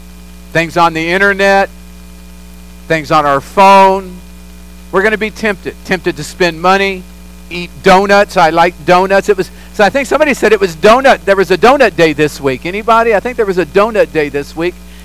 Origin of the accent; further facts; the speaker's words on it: Oklahoma, United States; I was raised on tea. I'm from Oklahoma. We're from the South. We're Okies.